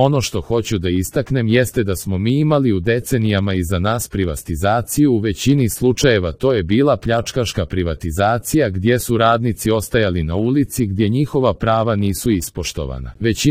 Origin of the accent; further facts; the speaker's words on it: Sandžak, Serbia; ja dolazim iz Sandžaka, iz dijela Srbije gdje se ta propala privatizacija i tekako osjetila